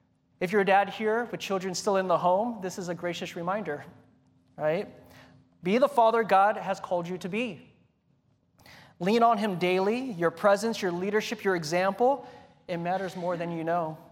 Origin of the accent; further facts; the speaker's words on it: Ewa Beach, Hawaii, United States; So growing up in Hawaii, I lived right across the street from the beach.